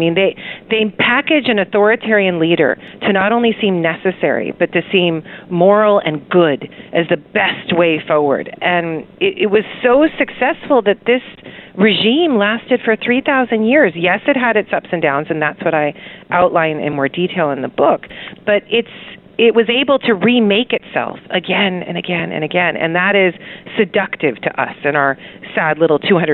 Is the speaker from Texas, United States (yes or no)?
yes; Houston, Texas, United States; I grew up in Houston, Texas, where things are super socially competitive and people would display their ability to spend through cars and hair and eyeliner